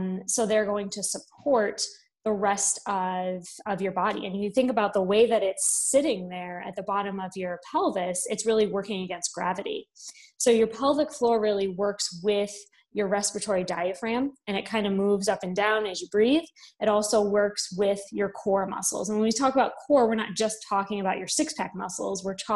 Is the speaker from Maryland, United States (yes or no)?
no; Gates, New York, United States; Yeah, so I'm originally from Rochester, so I circled back here.